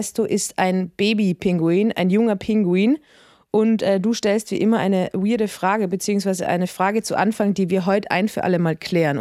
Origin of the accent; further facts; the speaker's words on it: Vienna, Austria; Ich bin ja auch eine Wienerin, dementsprechend kann ich ja auch ein bisschen rumgranteln.